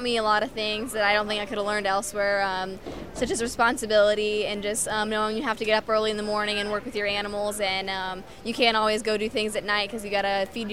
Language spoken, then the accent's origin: English; Monroe, Indiana, United States; I'm from Monroe, Indiana. This is my last year in 4-H.